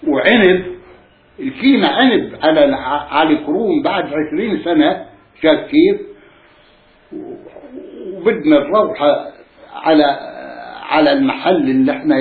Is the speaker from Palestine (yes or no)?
yes; Al-Qabu, Jerusalem, Palestine; قلنا لحنا من القبو من هذا